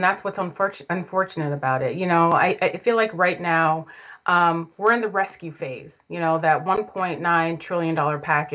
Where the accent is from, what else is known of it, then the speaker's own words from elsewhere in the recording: New York, United States; I'm from New York. Seeing the subway systems in New York flooded with water and shut down for days.